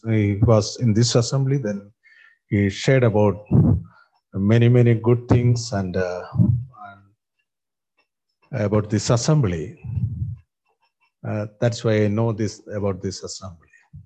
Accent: Mylapore, Kerala, India; And I came from the Jacobites background around 45 years back. My original place is Kerala, Mylapore.

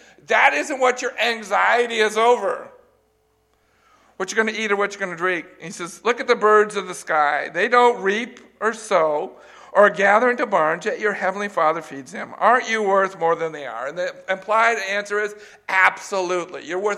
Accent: California, United States; I grew up in California. One of the most greatest times in California was the deserts in the spring when the wildflowers bloom.

